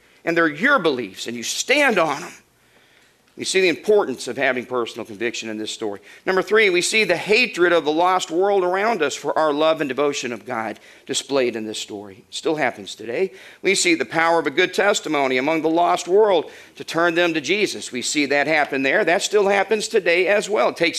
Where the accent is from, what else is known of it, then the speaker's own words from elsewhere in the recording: United States; As an American, I am fully aware of the flaws of our country.